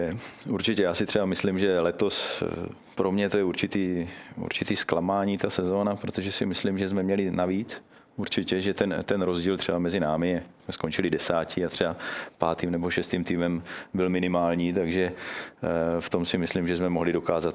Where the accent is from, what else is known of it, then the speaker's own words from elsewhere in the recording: Olomouc, Olomouc Region, Czechia; jsem z Olomouce, jsem místní, tak k tomu mám určitý vztah.